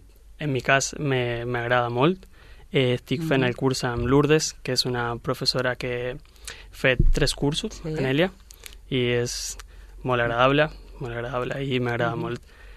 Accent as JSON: {"language": "Catalan", "country": "Uruguay", "also_born_or_lived": "Ireland", "second_language": "Catalan", "moved": "yes", "lives_now": "Catalonia, Spain", "said": "Soc de l'Uruguai, però vaig arribar d'Irlanda perquè la meva parella és d'aquí, de Catalunya, però ens va conèixer a Irlanda i vam decidir de venir a Catalunya."}